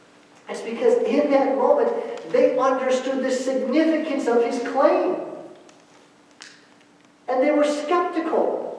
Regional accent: Escondido, California, United States; For most of my life, I grew up in Escondido, California. Escondido is about a half an hour north of San Diego.

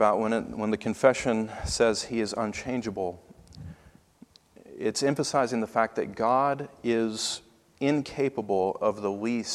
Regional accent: Tennessee, United States; He was from Indiana and I was from Tennessee.

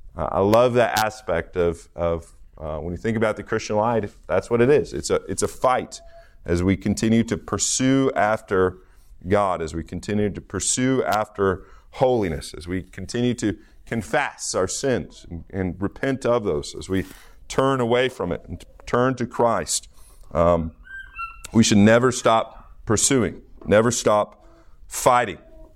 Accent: Iowa, United States; I grew up in Iowa, and so if you're an Iowa kid, you're very familiar with corn because you see it everywhere.

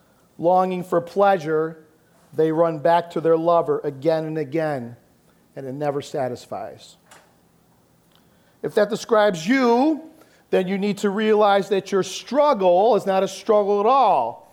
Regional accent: Chicago, Illinois, United States; I'm from Chicago. I'm not supposed to say that, right?

